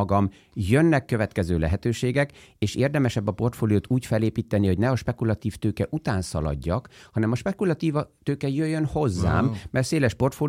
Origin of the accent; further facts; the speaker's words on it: Transylvania, Romania; Én Erdélyben nőttem fel